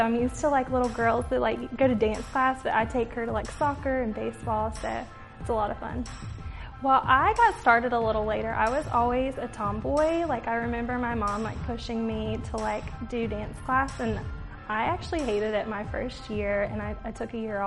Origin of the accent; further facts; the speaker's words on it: North Carolina, United States; It's been so awesome because I am from North Carolina, and coming here was a huge leap for me.